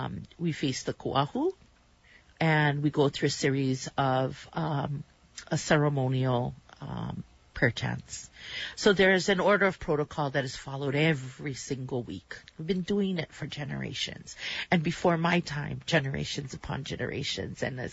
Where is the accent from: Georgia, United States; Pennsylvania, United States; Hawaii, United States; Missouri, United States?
Hawaii, United States; being Hawaiian, being indigenous to these islands, being a native, born and raised Kanaka Uivi